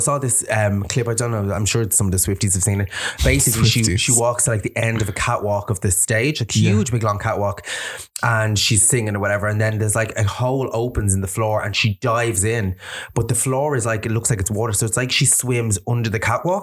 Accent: Ireland; I'm like, I'm fucking Irish.

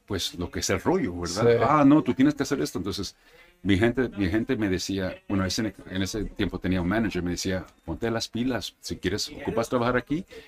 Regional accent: New York, United States; accent: New York; Spanish is a second language; mi familia son de Perú. Entonces yo nací y me crié en New York.

